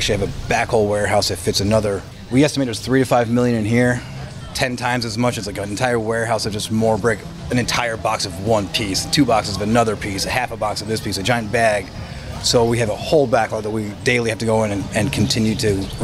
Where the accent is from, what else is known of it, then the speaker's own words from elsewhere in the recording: New York, United States; I'm originally from New York